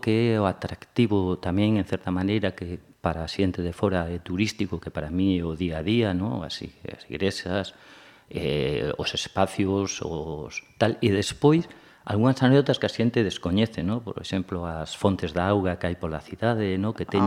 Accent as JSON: {"language": "Galician", "town": "O Porriño", "region": "Galicia", "country": "Spain", "tie": "born or raised there", "also_born_or_lived": "Pontevedra", "said": "eu son de Porriño de toda a vida, de Pontevedra de toda a vida, e como veraneo moitas veces en Porto Novo, de Porto Novo de toda a vida"}